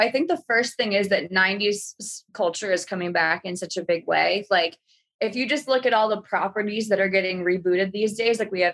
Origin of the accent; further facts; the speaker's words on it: Minnesota, United States; And I know as a Minnesotan, as somebody who borders Canada